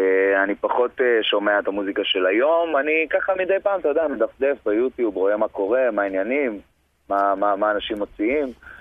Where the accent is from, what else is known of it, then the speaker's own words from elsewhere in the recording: Dor, Haifa District, Israel; כן, נכון, ממושב דור, כן. ליד חיפה, חוף כרמל.